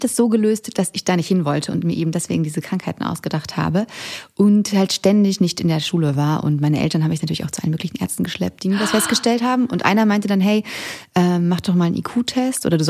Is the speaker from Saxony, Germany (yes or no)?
no; Munich, Bavaria, Germany; Ich komme aus München eigentlich.